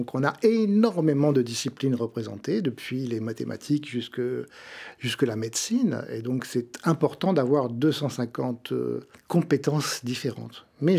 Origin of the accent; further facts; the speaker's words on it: Lille, Hauts-de-France, France; born there; je suis né à Lille, pas d'étoiles